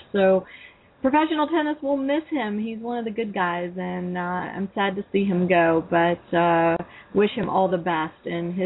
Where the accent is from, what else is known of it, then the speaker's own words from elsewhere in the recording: Atlanta, Georgia, United States; which is having its inaugural event actually in my hometown of Atlanta in October